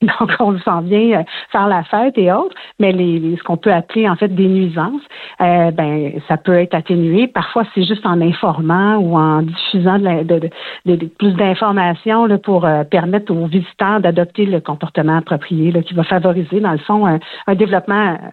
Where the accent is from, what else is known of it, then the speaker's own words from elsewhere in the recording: Quebec, Canada; Bien sûr, on est des Lanaudois